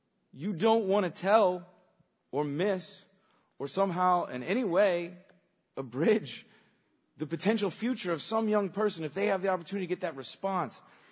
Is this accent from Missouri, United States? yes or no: no; Atlanta, Georgia, United States; I grew up in Atlanta. I grew up in the heart of the civil rights movement. My mother was from Atlanta. My grandmother was from Atlanta.